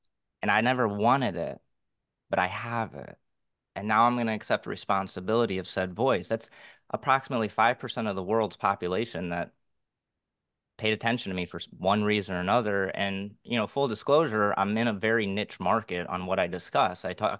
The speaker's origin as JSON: {"language": "English", "town": "Chicago", "region": "Illinois", "country": "United States", "tie": "born or raised there", "said": "I grew up in South Chicago. I graduated with 16 white people. I was picked on quite a bit because of my skin color. And to be honest, I'm not even white. I'm Sicilian, which I'm Mediterranean by descent. My family came over in 54"}